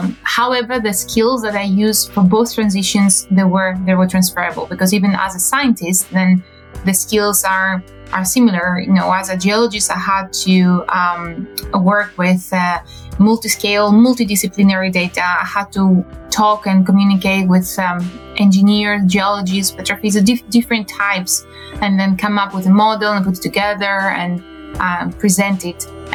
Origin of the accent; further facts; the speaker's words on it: Greece; English is a second language; now in London, United Kingdom; Yes, I wish I would call you from my home in Greece, but no, I'm stuck in this in London for now.